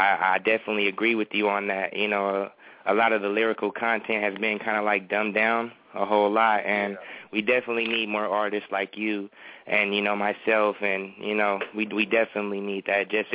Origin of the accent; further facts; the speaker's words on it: Los Angeles, California, United States; I'm fresh from Los Angeles, California.